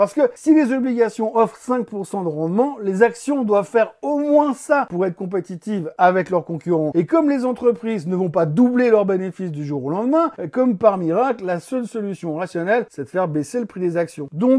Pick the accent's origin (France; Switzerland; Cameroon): Switzerland; Ils ont l'air vraiment aussi sympas que nos assureurs maladie chez nous en Suisse